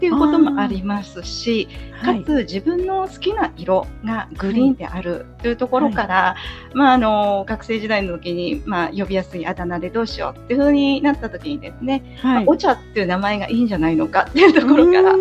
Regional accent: Fukui, Japan; 現在会社員をしながら地元福井県で

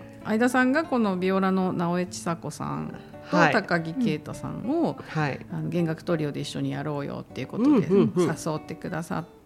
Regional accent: Kansai, Japan; now in Hokkaido, Japan; 私は関西出身なので、はい、関西の東方会に入ってたんですけど、うんうん、12年ぐらい前に北海道に引っ越してきて

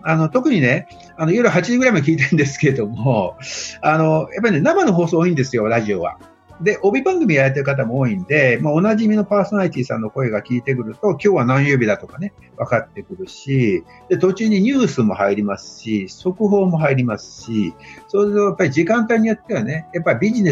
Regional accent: Kansai, Japan; 私は関西の出身なんですけどね、

